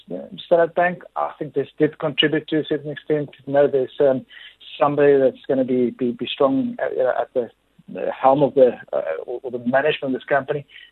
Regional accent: South Africa; So when a company like Robex does well, I feel very, very good as South African, because it means that we are investing in infrastructure in South Africa

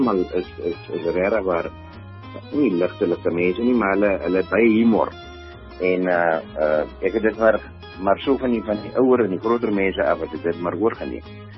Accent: Northern Cape, South Africa; ek is maar een boerling van die Noordkaap, ek is op Kuimoes gebore, ek het in Abington gematrikuleer, en toe is ek Bloemfontein toe, Weermacht toe.

